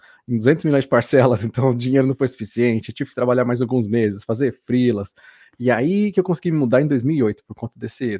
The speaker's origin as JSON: {"language": "Portuguese", "country": "Brazil", "said": "como bons brasileiros a gente também gastar em euro, né, não tem como."}